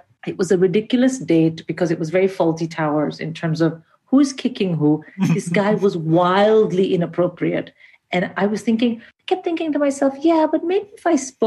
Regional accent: India; Which was a huge thing as an Indian woman to pull out a cigarette in the middle of an arranged marriage scenario.

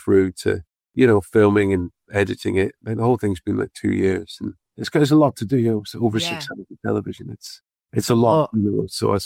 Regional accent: Scotland, United Kingdom; I'm from Scotland

